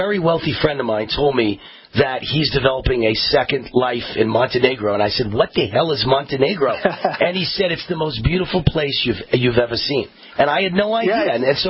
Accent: United States; First of all, you know, as an American, I know we're so snobby in America.

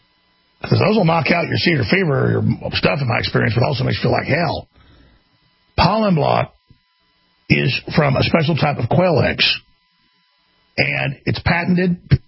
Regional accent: Dallas, Texas, United States; So I grew up in Dallas, and it was mainly grassy plains up there.

